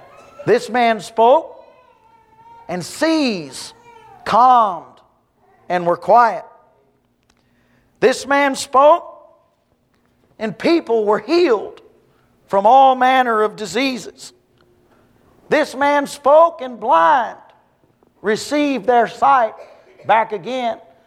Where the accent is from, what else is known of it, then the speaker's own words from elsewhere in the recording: the South, United States; accent: southern; now in Australia; when they hear my strong southern accent, they always ask me, you know, why you're here.